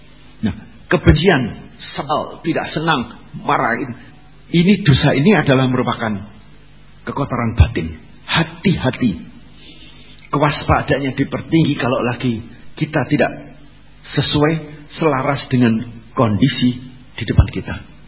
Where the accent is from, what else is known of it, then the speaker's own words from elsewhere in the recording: Singosari, East Java, Indonesia; dari daerah saya di Singosari, Malang.